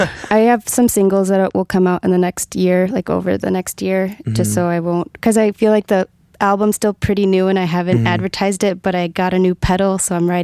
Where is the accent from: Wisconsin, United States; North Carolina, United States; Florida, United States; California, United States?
Wisconsin, United States; Eau Claire; I'm from Eau Claire, Wisconsin originally. I grew up there and I guess it's known for music.